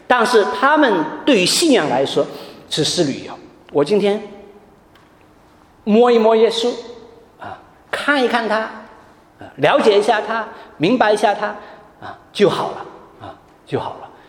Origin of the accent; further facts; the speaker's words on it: Wenzhou, Zhejiang, China; now in Nanjing, China; 我是温州人，然后中国有这个户籍制度，那所以我到外面去的时候，我常常要办暂住证。那我在南京待了五六年了，